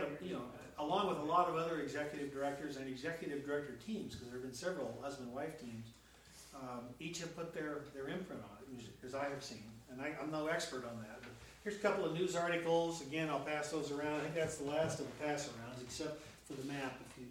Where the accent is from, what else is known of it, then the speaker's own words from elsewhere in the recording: Portland, Oregon, United States; which was the name of the congregation I grew up in Northeast Portland